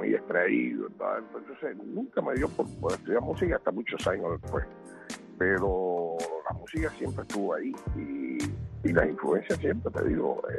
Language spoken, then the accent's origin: Spanish; Cuba; moved away; yo me fui de Cuba.